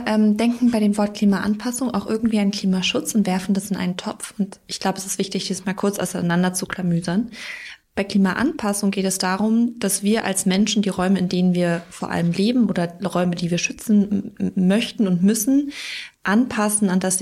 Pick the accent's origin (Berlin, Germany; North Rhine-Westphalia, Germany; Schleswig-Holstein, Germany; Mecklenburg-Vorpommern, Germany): Berlin, Germany; Hinzu kommt, dass ich gebürtige Berlinerin bin. Ich lebe schon sehr lange in dieser Stadt